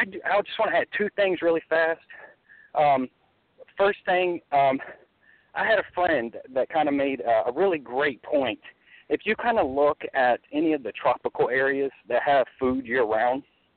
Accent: England, United Kingdom; I'd say as an English person, we use a lot of the words already.

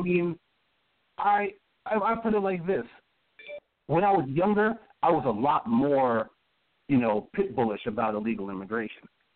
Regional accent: United States; I was just like, I'm an American.

